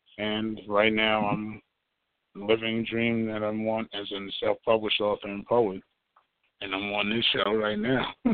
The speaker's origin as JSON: {"language": "English", "town": "New York City", "region": "New York", "country": "United States", "tie": "born or raised there", "said": "I'm from the Bronx, New York. I love to write."}